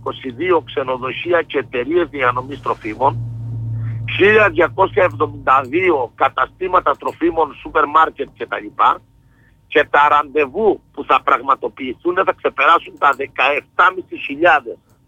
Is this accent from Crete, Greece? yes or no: yes; Crete, Greece; είμαι απογοητευμένος και από την Κρήτη μας